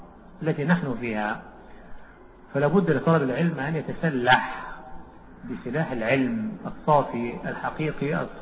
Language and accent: Arabic; Egypt; عندنا في مصر